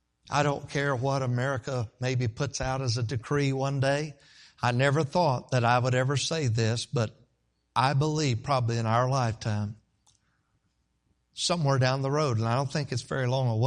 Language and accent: English; Statesville, North Carolina, United States; the time I was born up until I was about 10 years old, we had the privilege to attend a church in my hometown in Statesville.